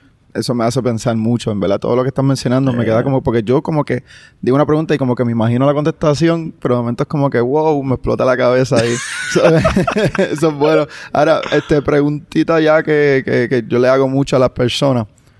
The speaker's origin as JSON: {"language": "Spanish", "town": "Loíza", "country": "Puerto Rico", "said": "vengo de Loíza, vengo desde Puerto Rico y estoy aquí"}